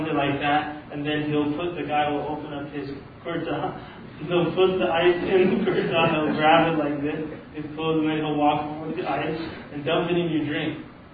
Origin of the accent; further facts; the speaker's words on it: Canada; where I was growing up in Canada